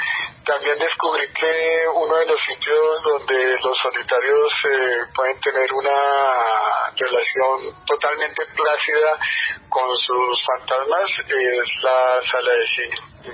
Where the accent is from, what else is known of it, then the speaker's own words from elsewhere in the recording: Bogotá, Colombia; Yo crecí en Bogotá, que es una ciudad que para mí tiene una melancolía demasiado pesada en su atmósfera y en sus maneras de ser de quienes vivimos en ellas.